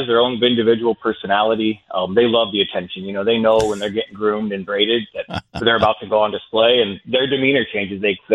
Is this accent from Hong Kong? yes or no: no; St. Louis, Missouri, United States; Oh, I grew up here in St. Louis and just always dreamed of working with those big horses one day